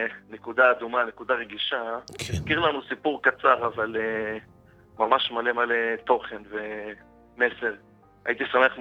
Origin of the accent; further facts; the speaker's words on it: Haifa, Haifa District, Israel; אני חיפאי.